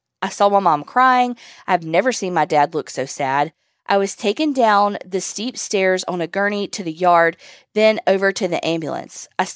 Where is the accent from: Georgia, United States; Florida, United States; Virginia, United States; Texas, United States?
Virginia, United States; now in Alabama, United States; You can use my name. I'm from Virginia, even though I have lived in Alabama for the last 8 years.